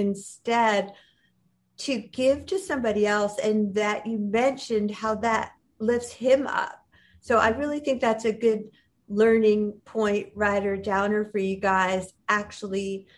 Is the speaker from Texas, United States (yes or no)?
no; New York City, New York, United States; like I grew up in New York, I'm used to living in a big city.